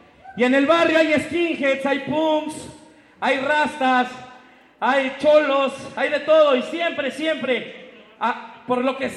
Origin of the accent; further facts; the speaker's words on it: Zumpango, State of Mexico, Mexico; Somos de Zumpango, Estado de México, a 20 horas de aquí, más 2 horas del DF.